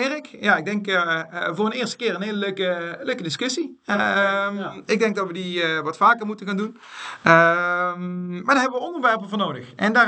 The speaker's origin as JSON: {"language": "Dutch", "region": "Limburg", "country": "Netherlands", "said": "We zijn Limburgers, we blijven Limburgers"}